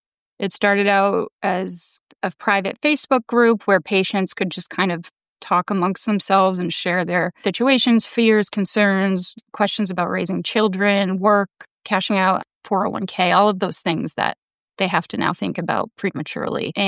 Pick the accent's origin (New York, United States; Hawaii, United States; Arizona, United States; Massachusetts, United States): Massachusetts, United States; born and raised in Massachusetts.